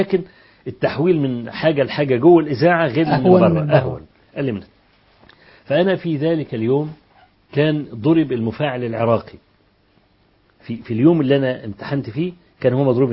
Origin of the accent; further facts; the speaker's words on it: Kafr El Sheikh Governorate, Egypt; فأنا من كفر الشيخ بقى، فمكتب المحافظ ومجموعي عالي، فترشحت للعمل كمترجم في مكتب محافظ كفر الشيخ